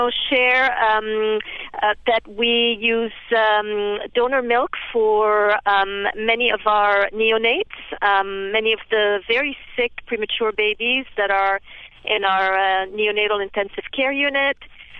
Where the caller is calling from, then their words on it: Cambridge, Massachusetts, United States; And I'm calling from Cambridge, Massachusetts.